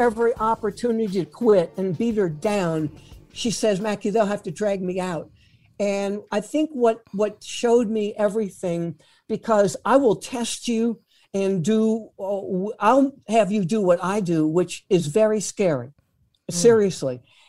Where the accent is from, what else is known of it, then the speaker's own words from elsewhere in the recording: New Orleans, Louisiana, United States; And she let me know she's coming to New Orleans, my hometown.